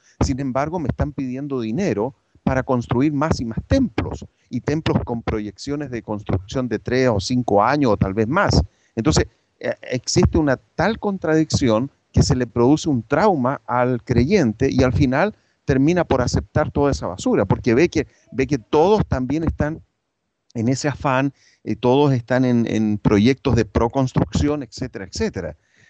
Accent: Chile; en mi país, en Chile

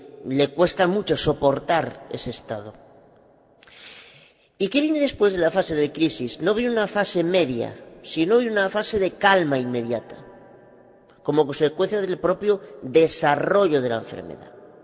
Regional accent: Galicia, Spain; Soy abogada de Galicia, España

